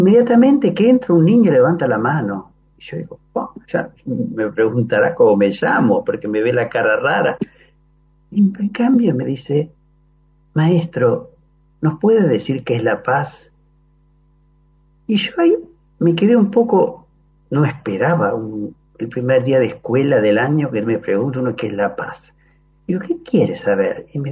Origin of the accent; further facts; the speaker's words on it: Canelones, Uruguay; moved away; yo soy de Canelones, en una ciudad de 20.000 habitantes